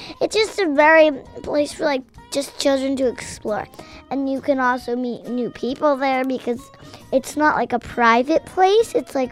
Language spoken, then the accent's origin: English; New Jersey, United States; I'm 7 years old. I'm from New Jersey, Marsh Plains.